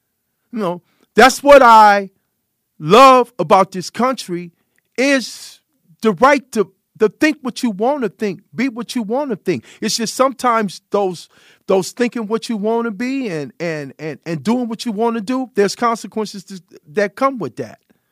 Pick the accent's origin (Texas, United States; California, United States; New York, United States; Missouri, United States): California, United States; So I'm born and raised in California